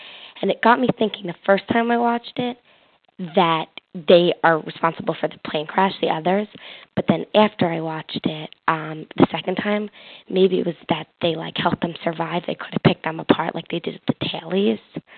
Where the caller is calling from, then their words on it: East Coast, United States; I'm calling from the East Coast